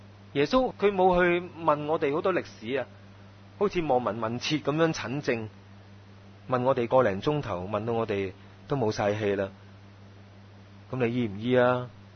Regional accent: China; 咁你我哋中國人嗰四個字真係唔錯㗎，真係對症就下藥㗎嘛

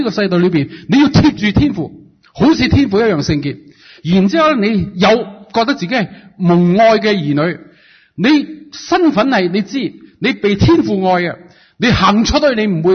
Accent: Ningbo, Zhejiang, China; 我说爹爹，我宁波人

